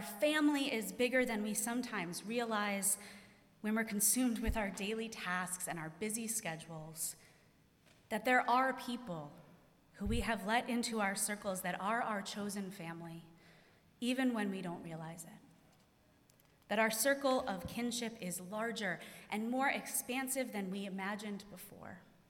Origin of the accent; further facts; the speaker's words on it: North Andover, Massachusetts, United States; in my hometown of North Andover, Massachusetts, which is north of Boston